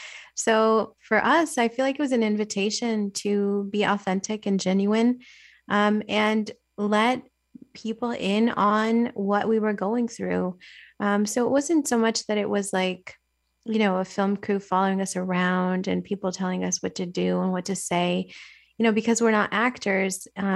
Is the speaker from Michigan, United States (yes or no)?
yes; Flint, Michigan, United States; And one thing that I learned actually growing up in Flint, being connected to so many beautiful Black Americans